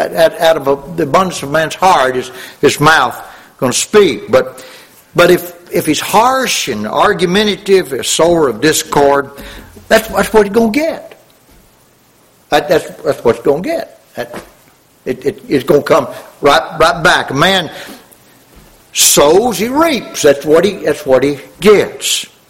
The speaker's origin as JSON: {"language": "English", "region": "Louisiana", "country": "United States", "tie": "born or raised there", "said": "We growing up in Louisiana, and we had hogs."}